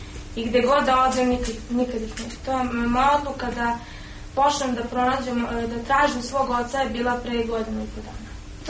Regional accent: Belgrade, Serbia; Jer ja sam odrasla u Beogradu sa 2 osobe

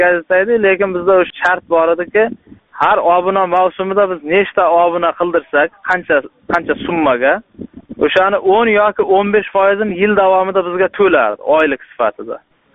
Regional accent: Surxondaryo Region, Uzbekistan; Surxondaryodanman desam

